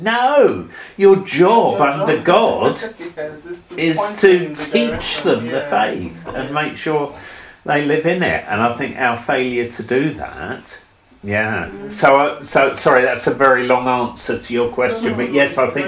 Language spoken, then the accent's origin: English; London, United Kingdom; a game that we used to play growing up in London, and going around the underground all the time.